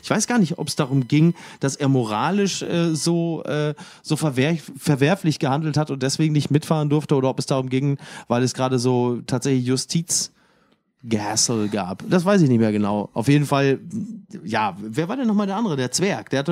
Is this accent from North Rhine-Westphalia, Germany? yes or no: yes; Dortmund, North Rhine-Westphalia, Germany; das kann ich als Dortmunder natürlich zuvorderst sagen